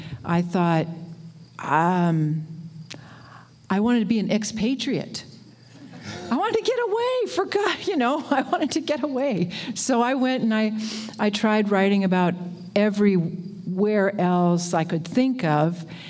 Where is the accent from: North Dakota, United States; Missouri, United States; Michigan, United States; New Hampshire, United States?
North Dakota, United States; Wahpeton; And for me, because I grew up in Wahpeton, it's Wahpeton in the Red River Valley. I really didn't leave until I went to college.